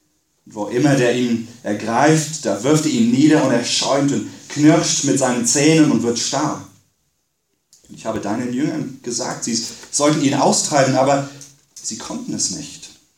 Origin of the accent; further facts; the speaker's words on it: England, United Kingdom; Ich bin in England aufgewachsen, in der gleichen Gemeinde wie Chris und Juliette Schröder mit den 4 Kindern.